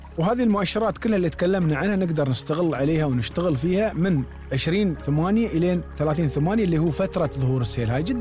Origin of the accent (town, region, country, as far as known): United Arab Emirates